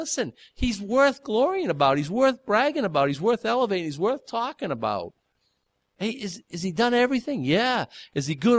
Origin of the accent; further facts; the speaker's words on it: United States; Listen, I got to tell you, growing up in America, I didn't until I was 20.